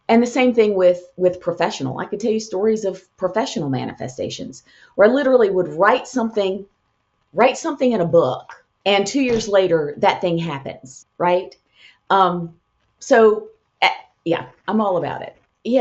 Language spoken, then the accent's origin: English; Georgia, United States; now in Alabama, United States; I'm from North Georgia, so I love a view. I love water. Live in Alabama now.